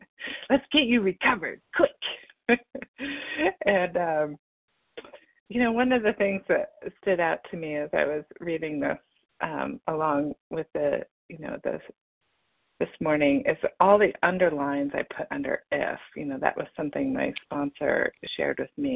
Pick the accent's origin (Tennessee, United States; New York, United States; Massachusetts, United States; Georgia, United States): Massachusetts, United States; And I am from Massachusetts.